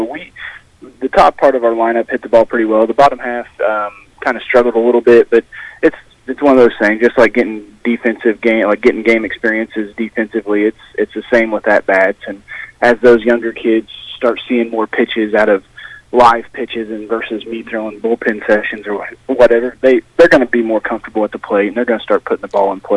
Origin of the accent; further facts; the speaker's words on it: Jamesport, United States; I grew up in Jamesport